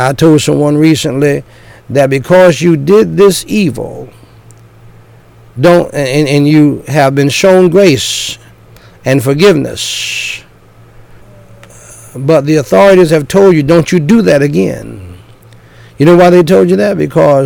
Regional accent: United States; born there; I thank God I was born in America. I am an American.

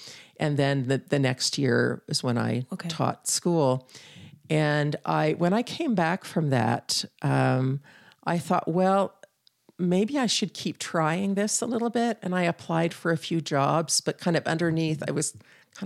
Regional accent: California, United States; And I'm a Western girl. You know, I grew up in California.

